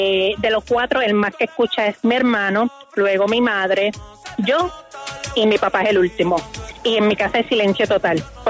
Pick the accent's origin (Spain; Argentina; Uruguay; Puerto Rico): Puerto Rico; San Juan; Soy de San Juan, Puerto Rico.